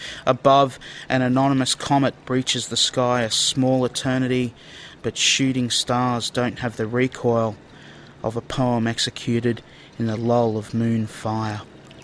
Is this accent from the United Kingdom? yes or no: no; Brisbane, Queensland, Australia; also born or lived in Sunshine Coast; I'm a Southside kid, Brisbane. I did a bit of growing up on the Sunshine Coast, but living back on the South Side and just a couple of streets away from where I was born